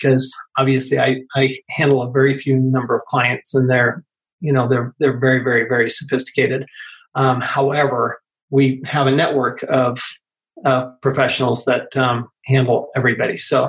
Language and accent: English; Salt Lake City, Utah, United States; Well, so I grew up in Salt Lake City, Utah, and first thing out of high school, I was because I grew up in Salt Lake, Heart of Mormonism.